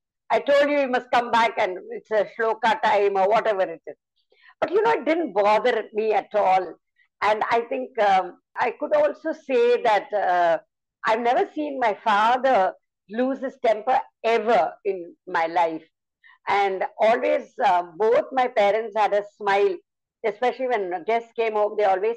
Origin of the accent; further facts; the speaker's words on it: Mumbai, Maharashtra, India; first language Tamil; English is a second language; And she would tell it in Tamil, that was my mother tongue. And in Bombay, the second language was Hindi, and the third language Marathi. First language was English.